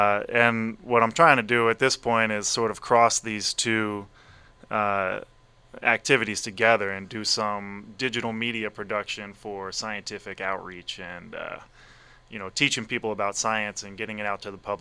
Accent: Cincinnati, Ohio, United States; I grew up in Cincinnati, Ohio, and we got to the point, me and the homies, where pretty much any time we were hanging out, it would bust into a freestyle cypher

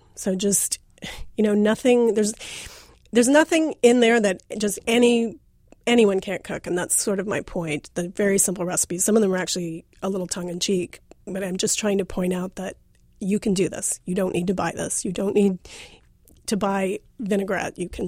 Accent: London, United Kingdom; I grew up in London and really had no experience with fraternities.

